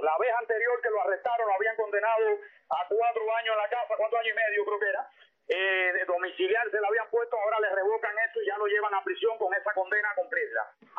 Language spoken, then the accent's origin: Spanish; Cuba; somos nosotros los cubanos